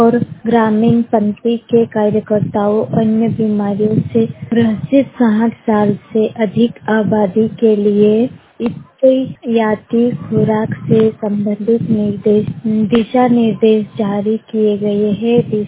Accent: Anjrada, Madhya Pradesh, India; मैं बड़वानी जिले के ग्राम अंजराड़ा की निवासी हूँ।

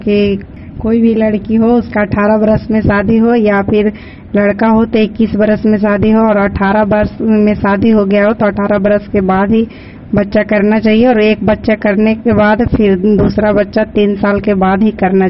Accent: Chandi Dih, India; मैं चंडी डीह की रहने वाली हूँ।

